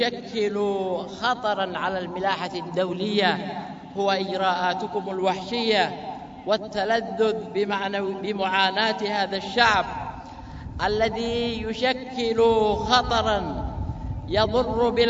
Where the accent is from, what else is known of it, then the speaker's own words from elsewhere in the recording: Yemen; من أي جغرافيا في جغرافيا بلدنا اليمن